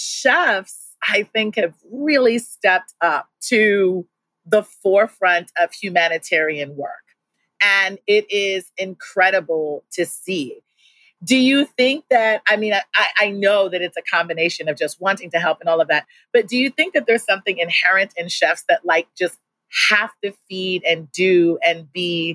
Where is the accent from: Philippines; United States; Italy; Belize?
Belize; I'm from Belize.